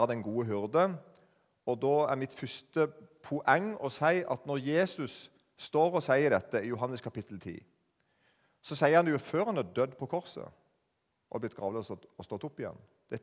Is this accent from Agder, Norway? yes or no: yes; Eiken, Agder, Norway; Selv bor jeg nesten i Danmark. Jeg sørlending. Jeg kommer fra en liten plass som heter Eiken. Bare for å beskrive litt plassen jeg kom ifra, som 2,5 time øst inn i skogen.